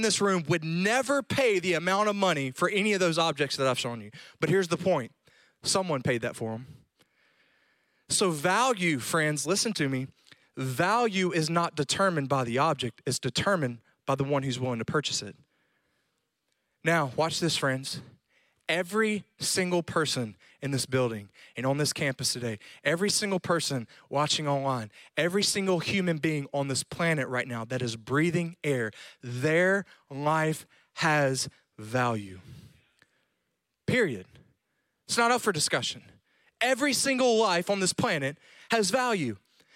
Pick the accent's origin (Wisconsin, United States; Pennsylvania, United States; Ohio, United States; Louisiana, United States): Louisiana, United States; I'm a redneck from Louisiana. I drive a jacked up truck